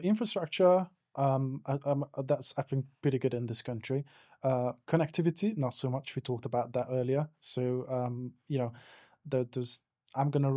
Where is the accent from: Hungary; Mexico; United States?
Hungary; English is a second language; now in United Kingdom; So because I come from, I'm originally from Hungary